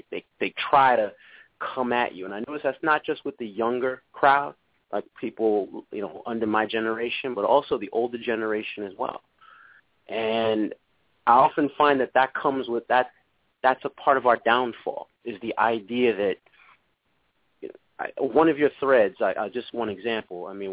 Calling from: Connecticut, United States; from Connecticut, sir.

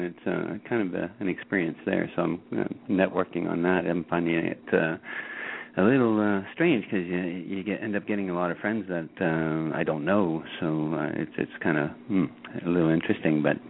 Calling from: Canada; I'm phoning from Canada.

